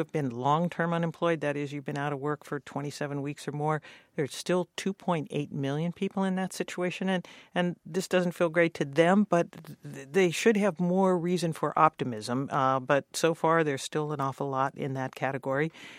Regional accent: Youngstown, Ohio, United States; And I grew up in Youngstown. There's a steel mill there that makes fracking pipe.

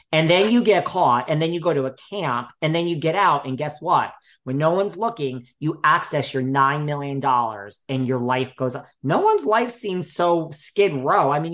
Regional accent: Hawaii, United States; I came from Hawaii and all this.

